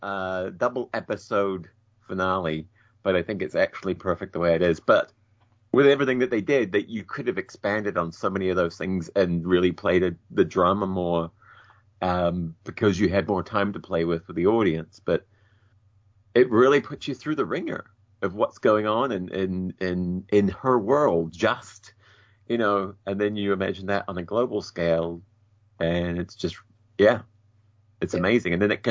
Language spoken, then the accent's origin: English; New Zealand; I am from New Zealand.